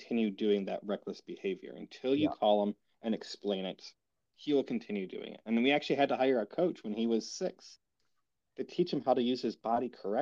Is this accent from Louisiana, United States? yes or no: no; New York, United States; I'm from Northern New York.